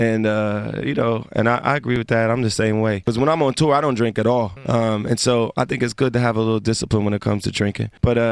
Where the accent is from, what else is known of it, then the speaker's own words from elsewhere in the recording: Ohio, United States; I grew up in Ohio, so we don't have as much grits etiquette as y'all have in the South.